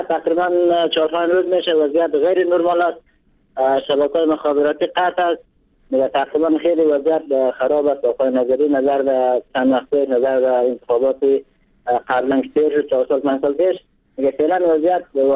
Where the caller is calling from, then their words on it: Samangan, Afghanistan; من از ولسوالی ریگواب هستم و ولایت سمنگان هستم.